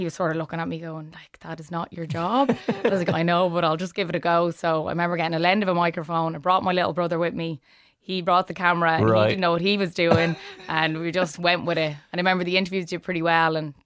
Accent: Leinster, Ireland; I'm from County Meath.

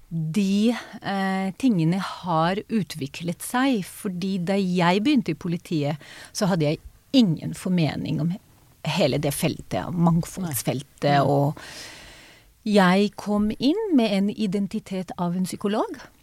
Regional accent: Israel; now in Norway; Ja, jeg er født i Norge.

